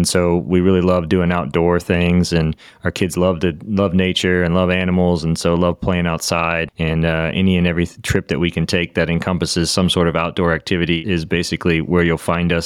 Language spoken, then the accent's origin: English; Missouri, United States; I grew up in Missouri, originally specific to Missouri.